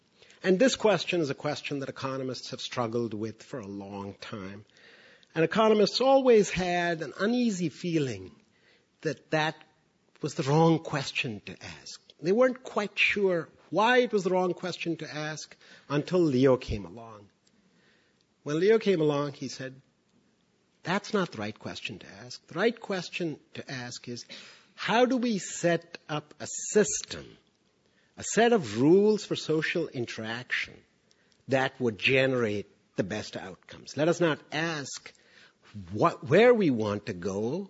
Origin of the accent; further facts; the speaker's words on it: Pudukkottai, Tamil Nadu, India; I said, "I'm from India." He said, No. "Where in India?" I said, "I'm from Tamil Nadu," which is a state in India. He said, No. "Where in Tamil Nadu?" So I said, "I come from a small village near a small town called Pudukkottai."